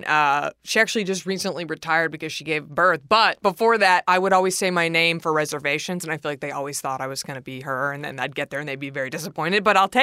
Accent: Texas, United States; now in Los Angeles, United States; I feel like I had a very interesting perception of beauty growing up in Texas in the '90s and whatever, and then now in LA.

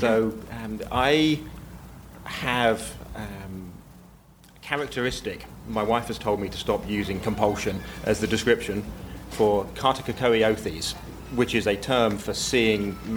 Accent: England, United Kingdom; I'm from England, beach holiday in the summer, so it rained every day.

